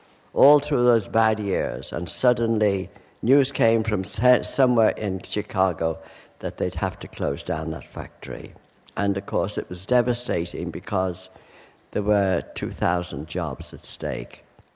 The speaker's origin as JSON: {"language": "English", "town": "Liverpool", "region": "North West England", "country": "United Kingdom", "tie": "born there", "said": "I'm very old now, and I was born in Liverpool, down by the docks."}